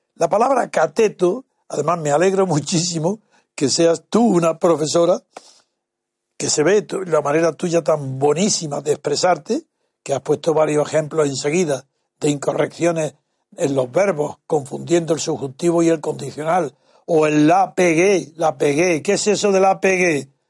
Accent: Granada, Andalusia, Spain; accent: Granada; now in Madrid, Spain; yo mismo llevo 70 años en Madrid y sigo con mi deje de Granada.

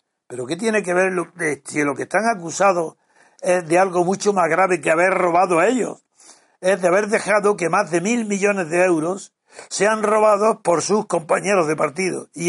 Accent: Spain; como unos españoles vamos a denunciar en Bruselas la falsedad de las cifras.

